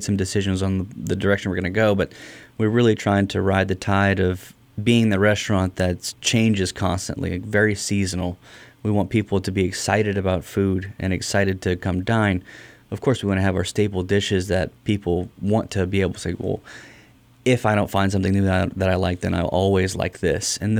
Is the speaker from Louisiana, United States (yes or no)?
yes; Metairie, Louisiana, United States; also born or lived in Mississippi; So I'm from Louisiana. I was born in Metairie, which is a smaller town right outside of New Orleans. We lived in Metairie for, I think, 5 years when I was a child or from birth.